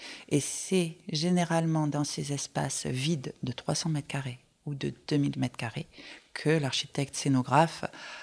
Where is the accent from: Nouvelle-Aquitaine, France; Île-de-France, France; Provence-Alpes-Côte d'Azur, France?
Provence-Alpes-Côte d'Azur, France; Marseille; J'ai fait mes études, vous allez certainement l'entendre, à Marseille, et donc je viens de Marseille